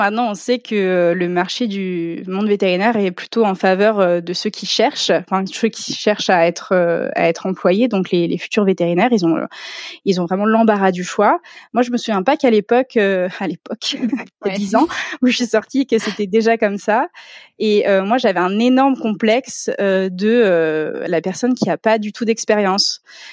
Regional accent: Grand Est, France; moi je viens de l'Est, j'ai fait ma prépa à Reims parce que je voulais être au plus proche de chez moi.

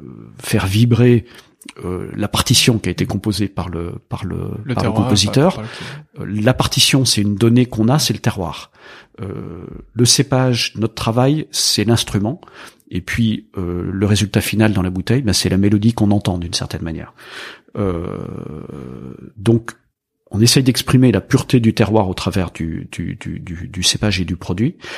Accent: L'Étang-Vergy, Bourgogne-Franche-Comté, France; Je suis originaire des Hautes-Côtes. Mon village d'origine, l'Étang Vergy, qui se trouve à 8 km de Nuit-Saint-Georges, se trouve au cœur des Hautes-Côtes. Et moi, j'ai été élevé dans cette région.

